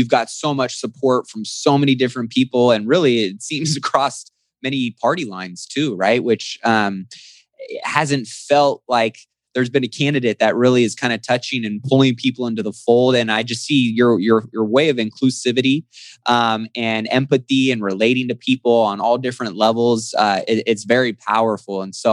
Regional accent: California, United States; I'm born and raised in Cali, and I haven't been too happy with what's been going on to our beautiful state

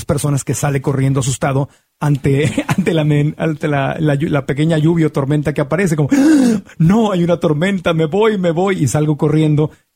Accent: Mexico; moved away; ya me fui de México y ya no hay como ellas y es una niña buena.

